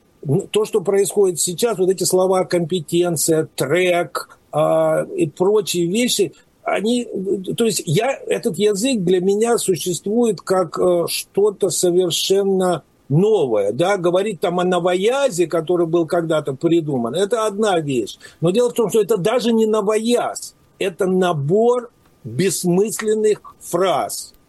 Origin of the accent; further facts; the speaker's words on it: Russia; moved away; Дело в том, что я в свое время уехал из России в 92-м году.